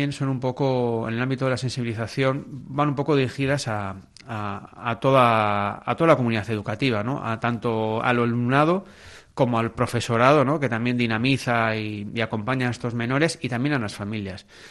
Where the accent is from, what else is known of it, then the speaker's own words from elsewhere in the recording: Basque Country, Spain; de todo lo que hemos sufrido como pueblo vasco y demás